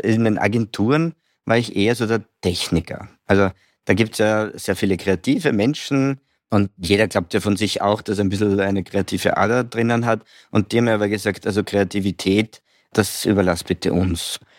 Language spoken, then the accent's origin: German; Vienna, Austria; born or raised there; also born or lived in Graz